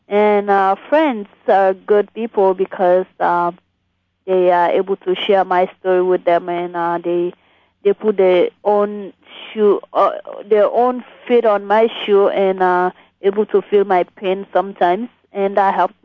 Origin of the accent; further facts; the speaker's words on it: Sierra Leone; trying to reunite them with their family in my home country in Sierra Leone.